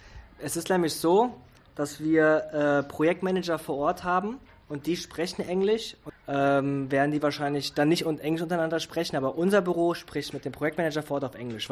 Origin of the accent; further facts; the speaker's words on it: Germany; Und ich bin in Deutschland groß geworden.